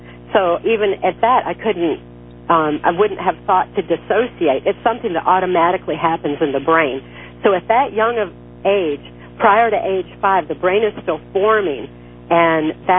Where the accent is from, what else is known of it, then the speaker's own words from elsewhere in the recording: Muskegon, Michigan, United States; At the time I was growing up in Muskegon, Michigan, back in the early 60s, I was born in 1957